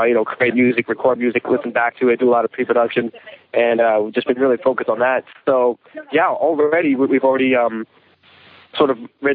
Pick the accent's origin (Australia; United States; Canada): Canada; No, that's fine, we're Canadian.